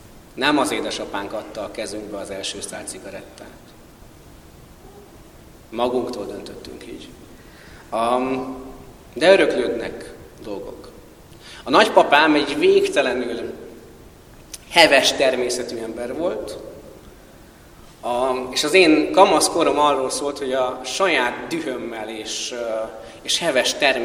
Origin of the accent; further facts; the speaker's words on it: Győr, Győr-Moson-Sopron, Hungary; born there; felemeltek a Győri Kórház szülészetén, kimutattak édesapámnak meg a nagynénémnek, és megdermedtek, mert a nagyapám arcával születtem.